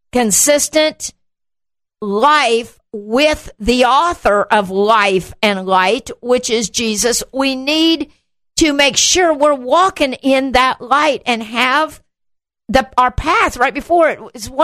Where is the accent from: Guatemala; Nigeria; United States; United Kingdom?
Guatemala; Chiquimula; Growing up in Central America, my parents were missionaries. The lights in town, the electricity in our little town, and the town was called Chiquimula, Little Mule.